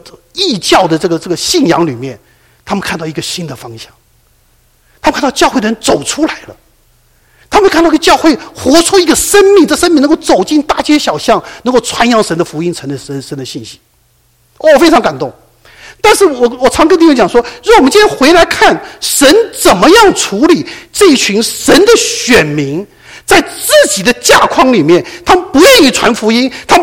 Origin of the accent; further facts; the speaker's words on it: China; now in United States; 今天我们中国人来到美国，